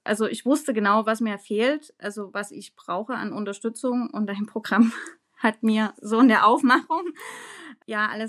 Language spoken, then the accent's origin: German; Dresden, Saxony, Germany; ich komme aus Dresden, ich bin bindungsstärkende Trageberaterin